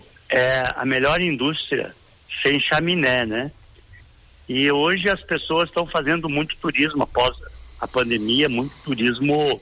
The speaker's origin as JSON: {"language": "Portuguese", "town": "Soledade", "region": "Rio Grande do Sul", "country": "Brazil", "said": "Então, vamos lá, eu sou lá de Soledade"}